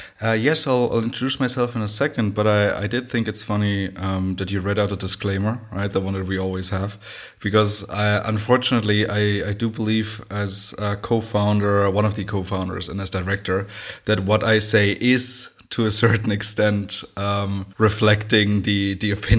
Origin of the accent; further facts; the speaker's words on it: Germany; I'm German by nationality. I grew up in Germany most of my life. I mean, there were a few interruptions, right, living in other countries.